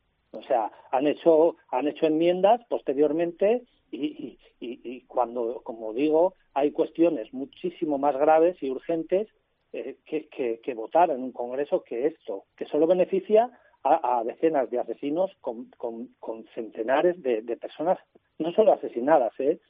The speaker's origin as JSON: {"language": "Spanish", "town": "Ciudad Rodrigo", "region": "Castile and León", "country": "Spain", "lives_now": "Gipuzkoa, Spain", "said": "yo vivo en Guipúzcoa, soy de Ciudad Rodrigo"}